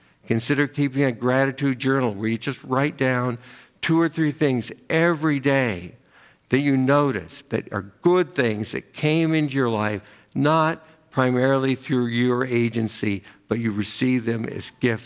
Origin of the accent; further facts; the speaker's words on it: Oregon, United States; I can remember as a kid, I grew up in Oregon, but we would make trips back to northern Wisconsin, where my mom was from